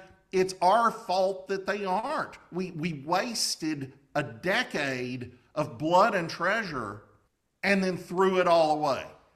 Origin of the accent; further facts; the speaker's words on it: Fort Smith, Arkansas, United States; You know, I grew up near Fort Smith, Arkansas, had a huge Vietnamese community there